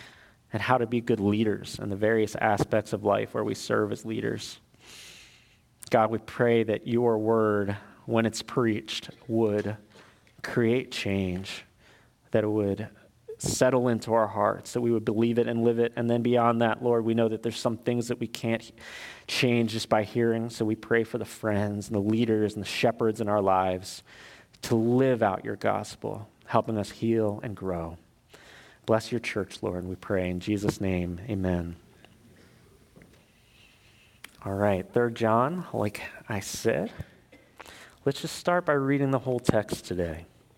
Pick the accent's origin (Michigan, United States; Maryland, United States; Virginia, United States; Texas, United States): Maryland, United States; I grew up in Harford County, Maryland. At the time of the story, I was about 9 years old.